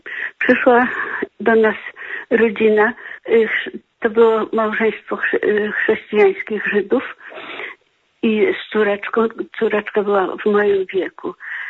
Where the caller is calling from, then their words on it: Poznań, Greater Poland Voivodeship, Poland; dzwonię z Poznania, ale pochodzę spod Hajec.